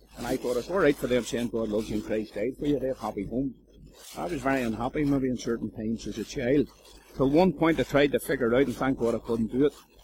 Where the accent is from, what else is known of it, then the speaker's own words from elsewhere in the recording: Lisburn, Northern Ireland, United Kingdom; accent: Belfast; I have a Belfast accent, but I'm from Lisburn. My father was a city man, and we lived fairly close to the motorway end of town, and sometimes you picked up their accents and things like that there.